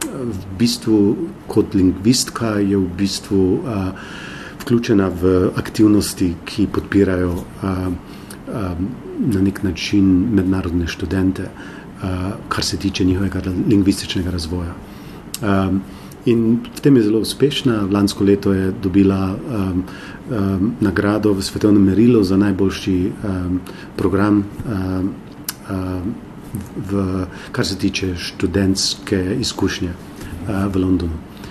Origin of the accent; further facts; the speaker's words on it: Zgornja Polskava, Styria, Slovenia; also born or lived in Maribor; Odraščal sem na Štajerskem, na Zgornji Polskavi. Rojen sem bil v Mariboru, študiral sem v Ljubljani. Tako da sem v bistvu po poreklu Štajerc.